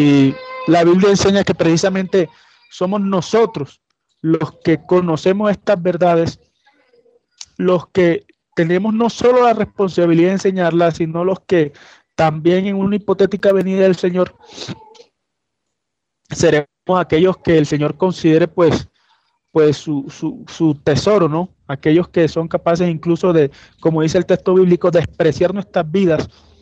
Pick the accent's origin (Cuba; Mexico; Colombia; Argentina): Colombia; Valledupar, Cesar; Empecé en una congregación en mi ciudad natal, que es Valledupar.